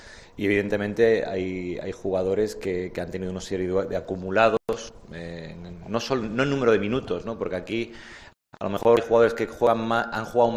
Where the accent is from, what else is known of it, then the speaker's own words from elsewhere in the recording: Galicia, Spain; Dicen en mi tierra que hay que perdonar, es gallego